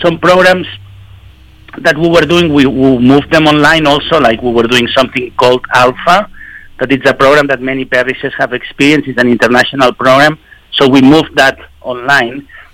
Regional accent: Barcelona, Catalonia, Spain; English is a second language; moved away as an adult; my own reaction is very much shaped by the fact that I'm from Barcelona, Spain

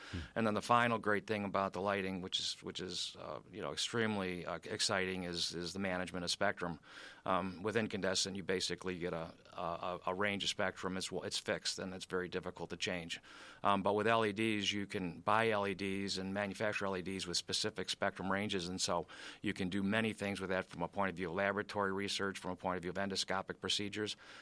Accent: Illinois, United States; Well, first of all, I grew up in Illinois, so I love Illinois as well.

